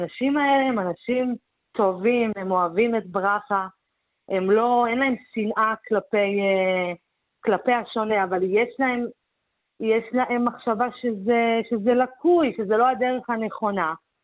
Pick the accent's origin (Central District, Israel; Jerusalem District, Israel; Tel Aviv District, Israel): Tel Aviv District, Israel; Bat Yam; now in Tel Aviv, Israel; אני גדלתי בבת ים, ואני ככה בתל אביב כבר 5 שנים